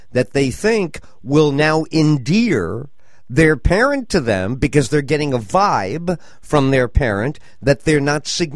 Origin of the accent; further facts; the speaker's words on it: New York, United States; I grew up in New York in the 60s, and I want to change the world.